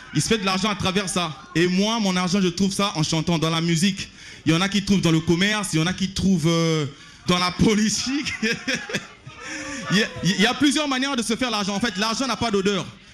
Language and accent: French; Republic of the Congo; J'ai juste dit au peuple que tu sois du nord, du sud, de l'ouest ou de l'ouest, nous sommes tous des Congolais.